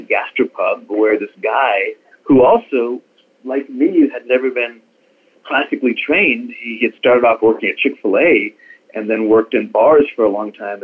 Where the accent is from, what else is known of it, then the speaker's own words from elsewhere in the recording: India; if you were to talk to me on the phone and didn't know I was … from India, you may not even guess I'm Indian.